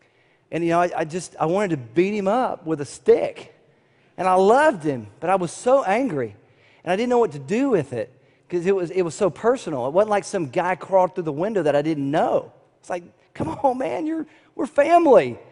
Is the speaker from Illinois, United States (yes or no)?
no; Atlanta, Georgia, United States; born there; So 47 years ago, I was born in Atlanta to that lady.